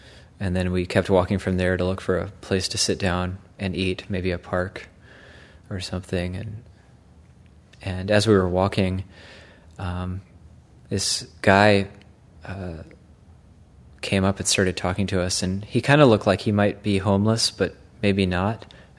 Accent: United States; born there; I was born in America, I'm white.

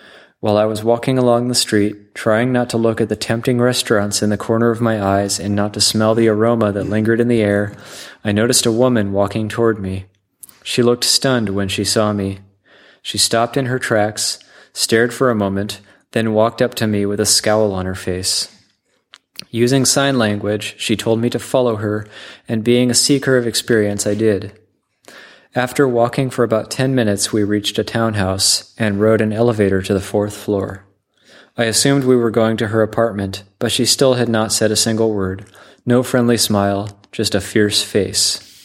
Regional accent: England, United Kingdom; moved away as an adult; So I left my home country of England for India, roaming around and gathering life experience in Europe and Asia.

